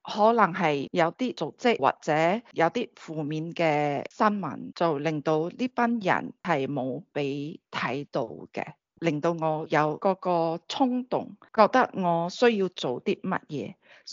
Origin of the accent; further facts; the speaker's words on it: Malaysia; 因为本身我是马来西亚人